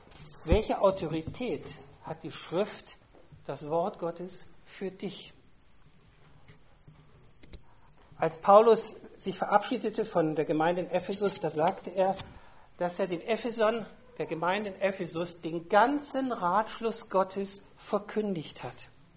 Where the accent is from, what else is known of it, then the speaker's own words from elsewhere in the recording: Germany; In meiner Heimat, wo ich herkomme, gibt es einen Beruf, der nennt sich Lotse. Und ein Lotse ist jemand, der versucht, ein Schiff, wenn es durch die Weser fährt, richtig durch das Schiffbett zu steuern